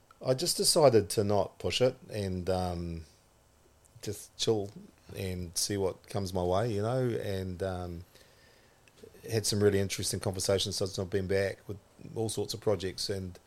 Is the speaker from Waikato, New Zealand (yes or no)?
no; Auckland, New Zealand; So I grew up in South Auckland. Early days in Green Lane, but then my college was at De La Salle College in Mangere.